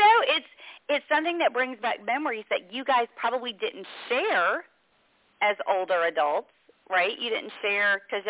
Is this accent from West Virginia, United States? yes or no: no; Mississippi, United States; I grew up in Mississippi